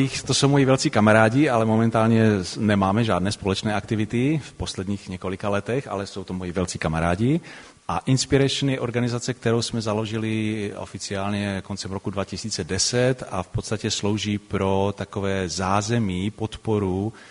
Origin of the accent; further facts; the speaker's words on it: Opava, Moravian-Silesian Region, Czechia; born there; Narodil jsem se v Opavě.